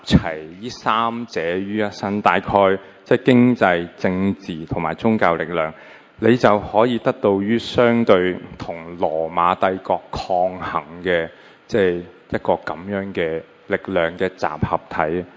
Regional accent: China; 我哋中国人好谦卑嘅

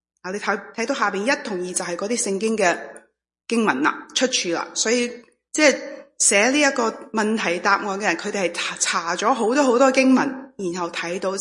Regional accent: China; 即或者你即我们中国人写话，即我要 bring honor to my parents, my family

